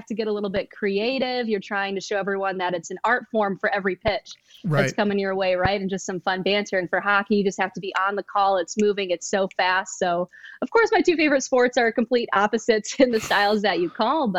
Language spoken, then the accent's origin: English; Michigan, United States; I'm originally from Michigan, so please don't hold that against me.